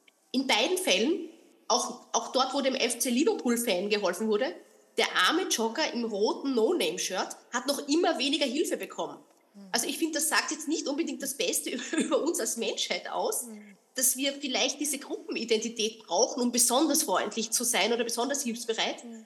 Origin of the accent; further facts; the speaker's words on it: Austria; Meine Identität als Österreicherin, meine Identität als Mutter, die wird aktiviert.